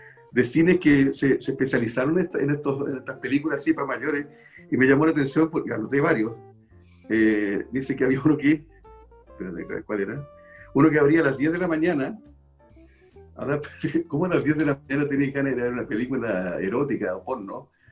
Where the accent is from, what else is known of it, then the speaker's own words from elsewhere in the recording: Valparaíso, Chile; yo soy de Valparaíso